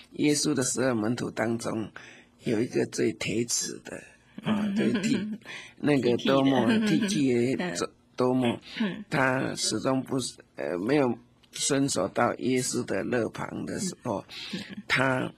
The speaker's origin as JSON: {"language": "Chinese", "town": "Dongshi", "region": "Chiayi County", "country": "Taiwan", "tie": "born or raised there", "said": "正好在我的家乡东石乡，嘉义东石乡。"}